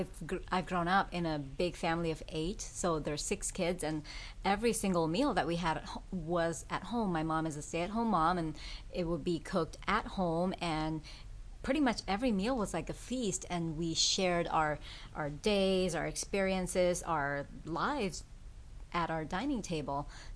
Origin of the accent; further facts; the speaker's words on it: Thailand; I am from Thailand, and I grew up eating all these recipes.